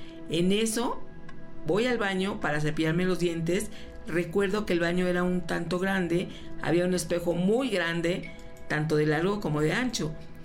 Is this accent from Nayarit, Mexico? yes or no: yes; Tepic, Nayarit, Mexico; Soy originario de Tepic, Nayarit.